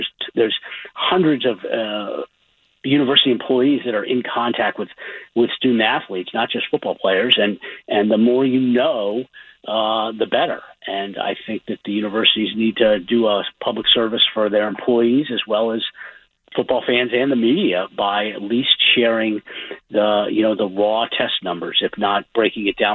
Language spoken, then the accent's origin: English; Washington, D.C. area, United States; I grew up in the Washington, D.C. suburbs